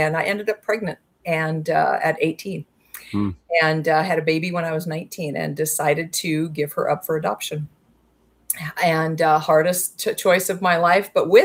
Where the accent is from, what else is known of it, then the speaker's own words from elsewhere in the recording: North Dakota, United States; But born and raised in North Dakota, family kind of grew into church and became believers as I was growing up.